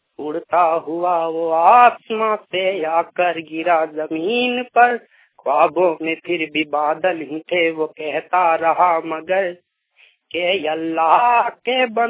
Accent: Kanchkiro, Jharkhand, India; मैं कंचकीरो गांव का रहने वाला हूँ, थाना नावाड़ी और जिला बोकारो है।

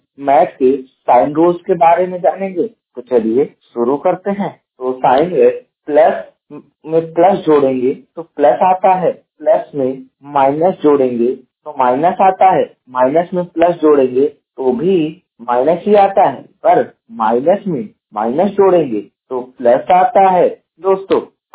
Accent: Jaunpur, Uttar Pradesh, India; मैं उत्तर प्रदेश के जौनपुर जिले का निवासी हूं

